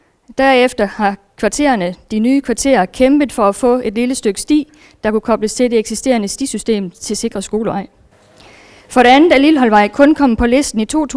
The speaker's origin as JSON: {"language": "Danish", "town": "Børkop", "region": "Region of Southern Denmark", "country": "Denmark", "said": "og jeg har stået her før. Jeg kommer fra Børkop."}